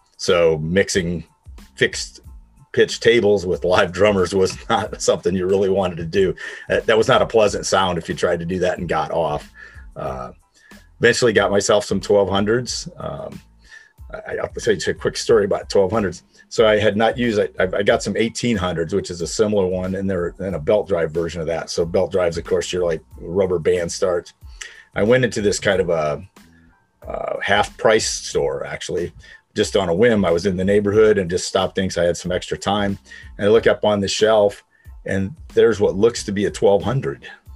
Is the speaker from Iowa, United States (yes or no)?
yes; Des Moines, Iowa, United States; I'm from Des Moines, Iowa.